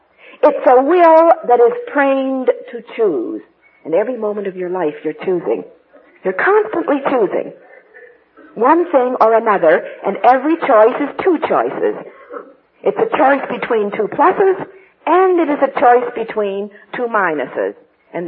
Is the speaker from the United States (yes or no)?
no; New Hamburg, Ontario, Canada; born there; So when I was born there in New Hamburg, I was a little bit of truth, goodness, and beauty.